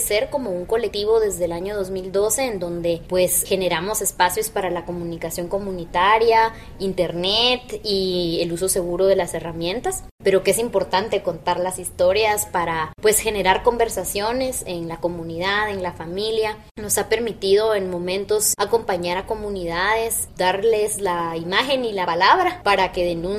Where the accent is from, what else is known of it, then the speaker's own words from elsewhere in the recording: Totonicapán, Guatemala; soy maya quiché de Totonicapán. Fíjese que todas mis abuelas hablan quiché, yo ahorita estoy aprendiendo regresar al idioma, ¿verdad? Porque yo lo oía en mi casa